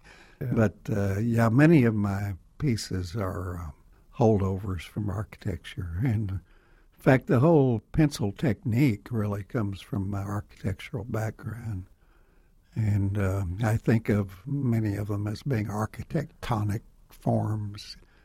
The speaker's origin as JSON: {"language": "English", "country": "United States", "tie": "born or raised there", "said": "I think possibly because I grew up in the Dust Bowl and there weren't any trees."}